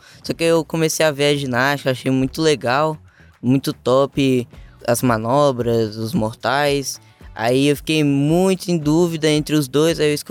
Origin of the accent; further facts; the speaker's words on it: Sobradinho, Brazil; born there; Nasci em Itapuã, Sobradinho.